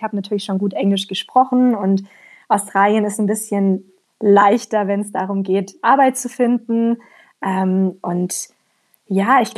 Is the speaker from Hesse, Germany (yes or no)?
no; Bavaria, Germany; Ich komme ja auch aus dem Allgäu, ganz unten.